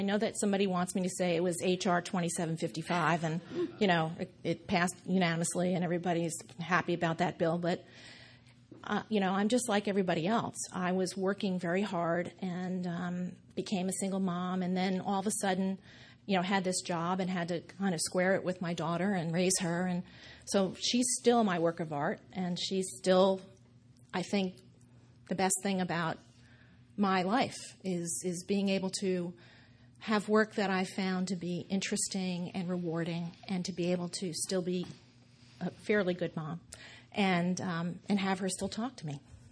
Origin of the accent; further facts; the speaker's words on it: New Jersey, United States; My father was a borough councilman in our little town. I grew up in Hudson County, New Jersey, where the dead voted Democratic.